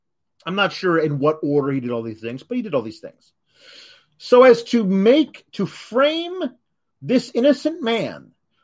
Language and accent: English; Eugene, Oregon, United States; in my hometown, the mall, Valley River Center in Eugene, Oregon, had a swords and cutlery shop.